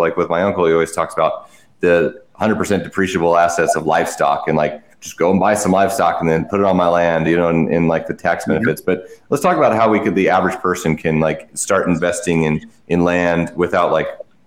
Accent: Wyoming, United States; I come from a farming and ranching background in my family. I'm from Wyoming.

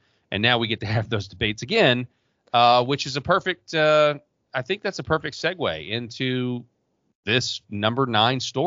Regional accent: Arkansas, United States; I've seen this in my home state of Arkansas.

